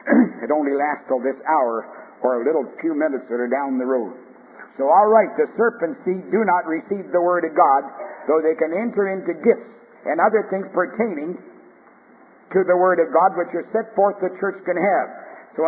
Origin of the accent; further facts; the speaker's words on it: Canada; born there; I'm a Canadian by birth.